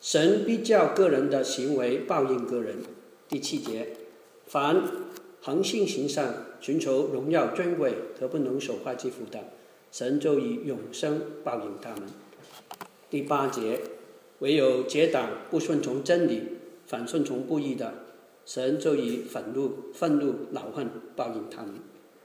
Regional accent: Hong Kong; accent: Hong Kong; Chinese is a second language; 因为我的普通话不是我的母语，我是从香港来的，可能香港的口音比较重

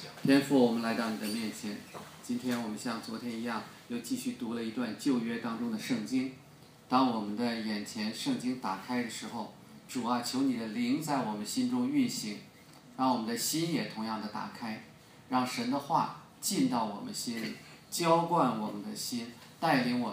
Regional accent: China; 不过我们中国人想想啊，如果我们中国人塑一个像，说这是孙中山纪念像，上面塑一个关公，总是不太像了，对不对？

